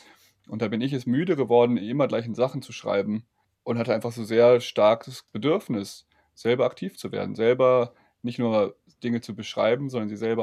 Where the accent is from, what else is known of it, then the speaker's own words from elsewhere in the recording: Rhineland-Palatinate, Germany; Ich bin in der Nähe des Ahrtals groß geworden